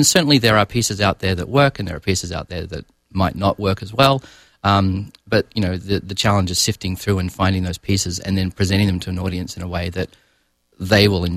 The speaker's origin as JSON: {"language": "English", "town": "Sydney", "region": "New South Wales", "country": "Australia", "tie": "born or raised there", "also_born_or_lived": "Adelaide", "moved": "as an adult", "lives_now": "United States", "said": "As you can hear, I'm not really from around this area. I grew up in Sydney, Australia. Did my undergraduate work in Adelaide in South Australia. Subsequently moved over here to undertake graduate work at Michigan State University."}